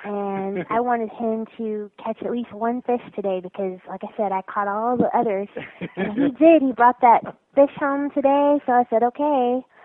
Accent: Texas, United States; Now, y'all know I'm from Texas, so.

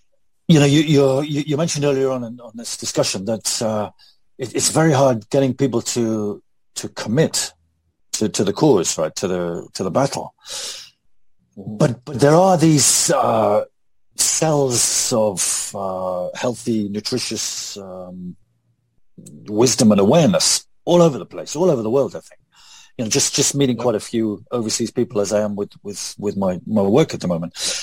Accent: Wales, United Kingdom; I have to keep explaining I'm Welsh.

